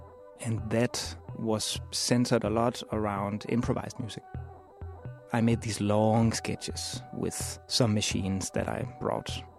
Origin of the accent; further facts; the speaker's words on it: Copenhagen, Capital Region of Denmark, Denmark; I'm from Copenhagen, Denmark.